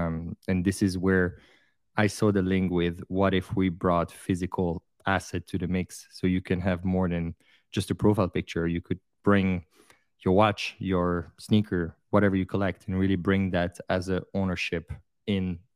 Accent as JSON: {"language": "English", "country": "Belgium", "said": "I come from Belgium and studied business engineering"}